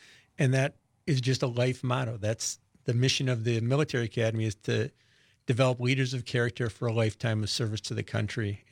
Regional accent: Wausau, Wisconsin, United States; I grew up in Wausau and I hunt up in Lincoln County.

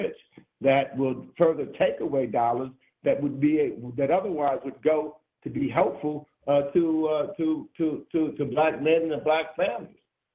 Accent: New York, United States; look, I'm from New York.

